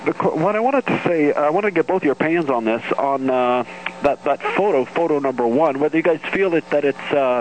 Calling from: Iroquois Falls, Ontario, Canada; in Iroquois Falls, Ontario.

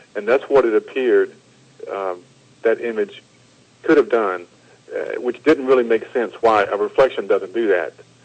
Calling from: North Carolina, United States; I was calling from North Carolina.

